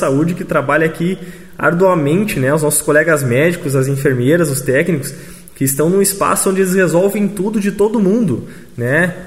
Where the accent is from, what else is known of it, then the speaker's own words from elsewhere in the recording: Machadinho, Rio Grande do Sul, Brazil; que somos nós aqui de Machadinho.